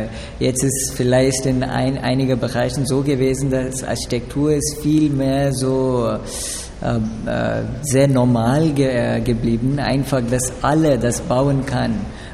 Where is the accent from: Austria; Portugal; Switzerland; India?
India; German is a second language; moved away as an adult; now in Frankfurt, Germany; ich komme aus Indien.